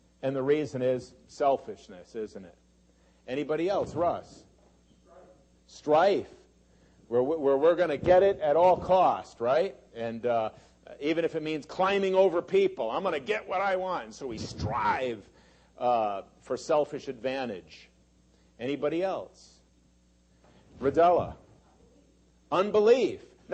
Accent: Connecticut, United States; I went up to my home state of Connecticut.

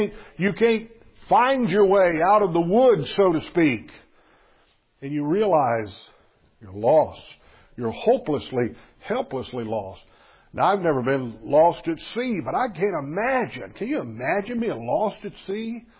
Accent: Missouri, United States; I cherish those memories of growing up in Missouri

